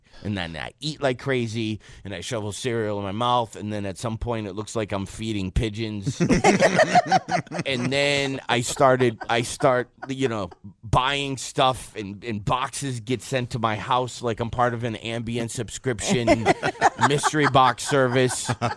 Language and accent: English; Detroit, Michigan, United States; I'm from Detroit. I'm not classifying that as a truck.